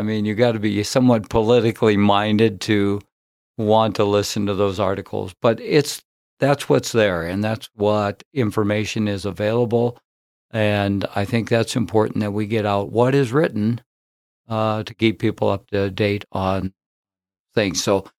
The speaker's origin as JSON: {"language": "English", "region": "North Dakota", "country": "United States", "tie": "born there", "said": "She was born in California. I was born in North Dakota, but we always had that buddy relationship"}